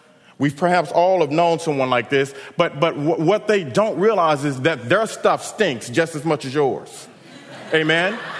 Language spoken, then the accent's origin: English; Dallas, Texas, United States; as we would say when I grew up in Oak Cliff, and we would say, if anyone needed some trouble, I got your back.